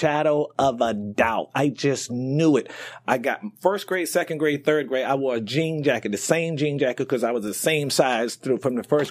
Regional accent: Manhattan, New York, United States; born there; I was born in Manhattan, New York.

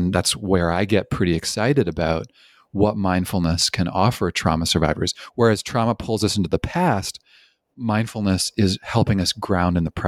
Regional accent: Canada; also born or lived in British Columbia; I'm originally from Canada, and I spent 10 years in British Columbia

